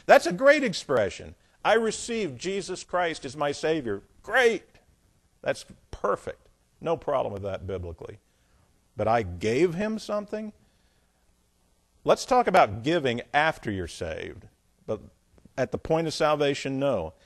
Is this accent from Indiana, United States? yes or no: yes; Indiana, United States; In my day, Baptist churches, where I came from Indiana, a lot of the Baptist churches were very, very good in the gospel.